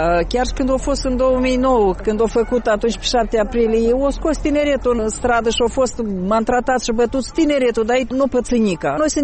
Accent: Moldova; spuneți-le lor să nu uite că noi suntem moldoveni și trebuie să ne apărăm țara.

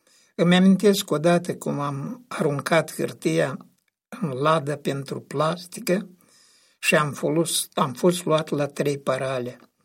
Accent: Minceni de Jos, Rezina District, Moldova; în satul Minceni de Jos, satul meu de Baștină, din părțile Rezinii.

